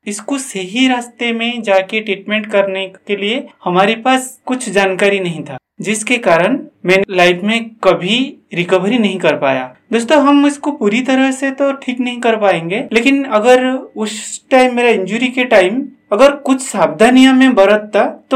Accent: Odisha, India; मैं पुरी जिला उड़ीसा का रहने वाला हूँ।

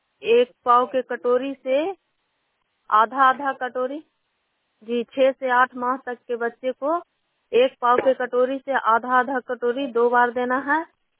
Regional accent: Akhtiyarpur, Bihar, India; CM पद पर काम करती हूँ, गांव अख्तियारपुर नगरनौसा प्रखंड नालंदा की रहने वाली हूँ।

